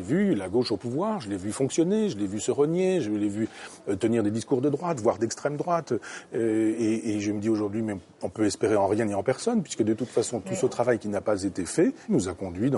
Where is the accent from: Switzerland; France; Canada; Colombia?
France; Normandy; quand moi je connais bien ma campagne, ma campagne normande, mon village natal où j'ai ma maison